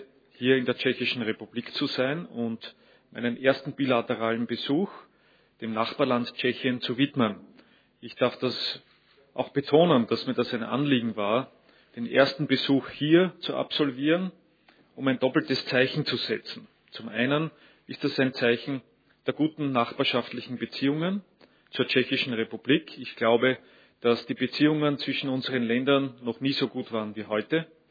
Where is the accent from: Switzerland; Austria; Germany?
Austria; dass wir uns als Österreicher gerne auch in den Dienst der Präsidentschaft stellen